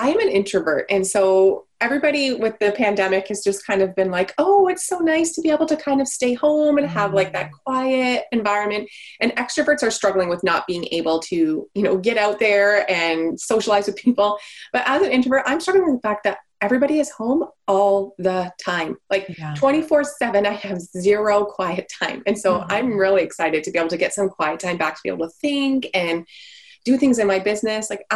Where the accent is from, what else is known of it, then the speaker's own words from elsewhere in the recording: Canada; So for your listeners, I am Canadian. And so here in Ontario